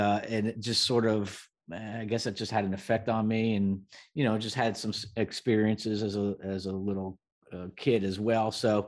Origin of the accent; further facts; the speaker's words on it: New Jersey, United States; It's just, you know, I grew up in New Jersey at the time when Amityville Horror was out